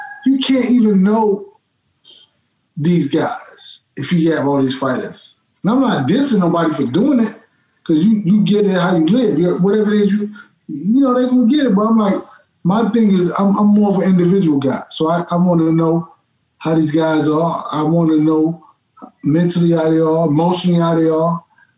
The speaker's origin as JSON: {"language": "English", "town": "Dallas", "region": "Texas", "country": "United States", "tie": "born or raised there", "said": "You know, I grew up, I'm from Dallas"}